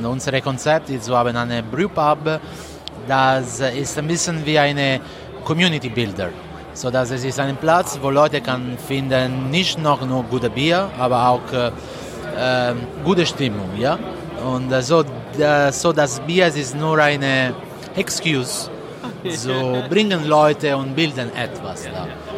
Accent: L'Aquila, Abruzzo, Italy; German is a second language; moved away as an adult; now in Hamburg, Germany; Ich komme aus L'Aquila in Abruzzen und ja, ich bin hier die erste Mal angekommen zu studieren Mathematik.

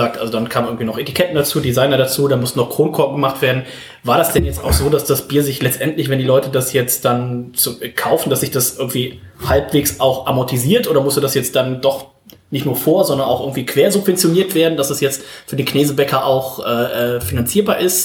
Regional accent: Rhineland, Germany; born there; ich komme ja auch aus dem Rheinland gebürtig

